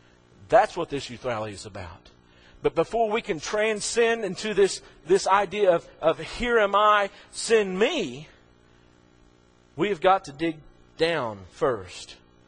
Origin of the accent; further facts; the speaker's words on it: Oklahoma, United States; I'm from Oklahoma. You know, Oklahoma is okay.